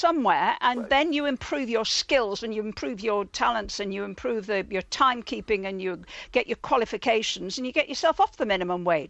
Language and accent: English; Liverpool, North West England, United Kingdom; I'm a Scouser.